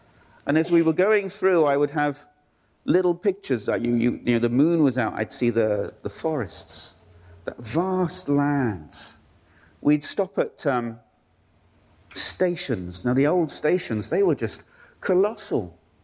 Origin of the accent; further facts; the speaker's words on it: United Kingdom; well, I'm British.